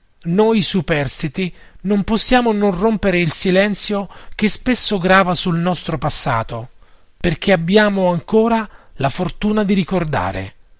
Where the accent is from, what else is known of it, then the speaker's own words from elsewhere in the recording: Pozzonovo, Veneto, Italy; now in Monselice, Italy; Lo feci prima a Pozzonovo, mio paese di origine, poi a Monselice, dove risiedo.